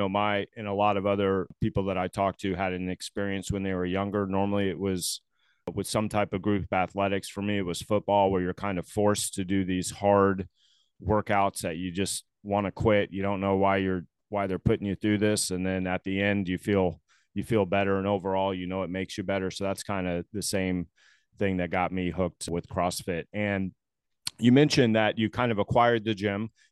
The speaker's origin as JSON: {"language": "English", "town": "Tampa", "region": "Florida", "country": "United States", "lives_now": "Kona, United States", "said": "I'm from Tampa, Florida originally, and now I live in Hawaii."}